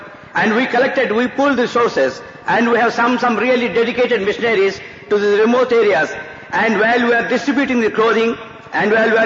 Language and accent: English; Narsapur, Andhra Pradesh, India; I come from South India, Narsapur, Andhra Pradesh